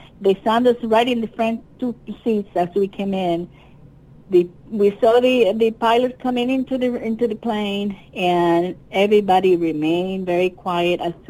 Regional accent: Cuba; born there; English is a second language; my passport said Cuba. I was born in Cuba

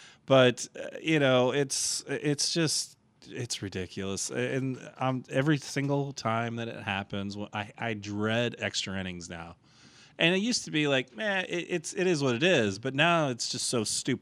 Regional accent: St. Louis, Missouri, United States; I'm a little jaded growing up in St. Louis in the 80s.

